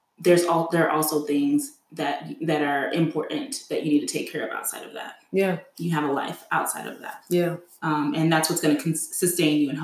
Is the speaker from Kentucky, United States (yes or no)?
no; Texas, United States; Original group chat, I would say, is a group of girls that I grew up with in Texas.